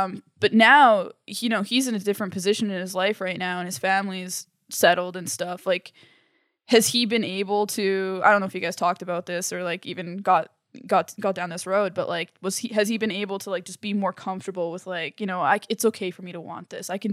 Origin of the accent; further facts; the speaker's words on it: Canada; born there; I was born in Canada, but just moving from a foreign place and just not having a lot